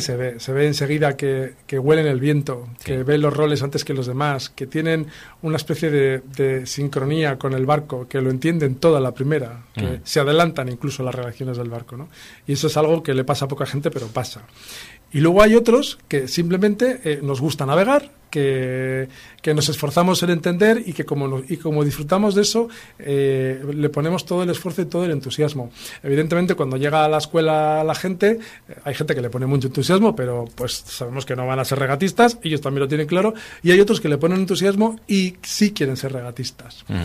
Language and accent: Spanish; Cantabria, Spain; como somos de Cantabria, con licencia federativa por la Federación de Cantabria